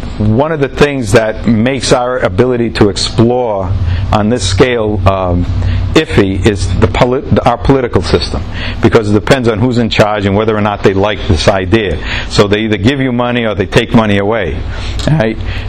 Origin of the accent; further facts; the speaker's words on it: Rhode Island, United States; I grew up in Rhode Island.